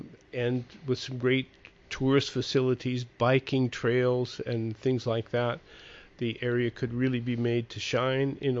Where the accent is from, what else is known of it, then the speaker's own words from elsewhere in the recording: Billings, Montana, United States; My hometown of Billings, Montana, I was just scanning the paper there, and it's in this beautiful Yellowstone River Valley.